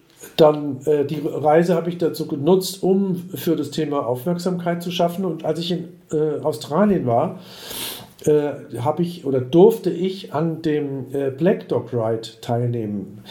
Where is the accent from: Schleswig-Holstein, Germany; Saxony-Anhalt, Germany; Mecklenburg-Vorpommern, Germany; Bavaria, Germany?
Bavaria, Germany; Würzburg; von Deutschland, also Würzburg, meine Heimatstadt, nach Kapstadt